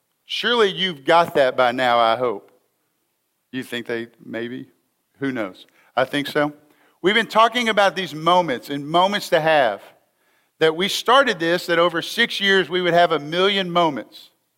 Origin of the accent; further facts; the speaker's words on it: Tyler, Texas, United States; I can remember as a child and being in youth group growing up in Tyler, Texas